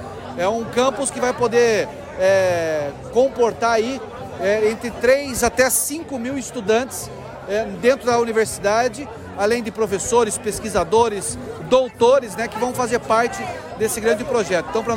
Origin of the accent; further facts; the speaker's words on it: Jandaia do Sul, Paraná, Brazil; aqui em Jandaia do Sul, na minha terra, né? Minha terra natal